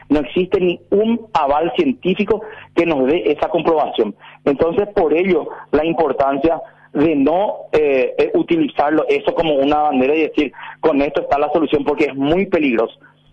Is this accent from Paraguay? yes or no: yes; Paraguay; soy paraguayo igual que todo el mundo y estoy expuesto a todo lo que el pueblo paraguayo está. Soy del pueblo, no soy de la de Alcurnia, ¿verdad?